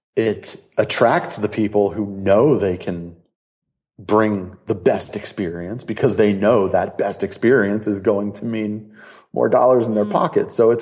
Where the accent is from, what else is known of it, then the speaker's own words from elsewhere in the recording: United States; I mean, I'm from the States